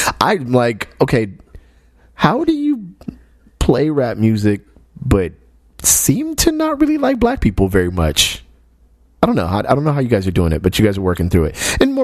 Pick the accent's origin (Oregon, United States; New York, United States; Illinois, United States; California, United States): California, United States; Los Angeles; but growing up in Los Angeles, it's always been the most confusing thing to me.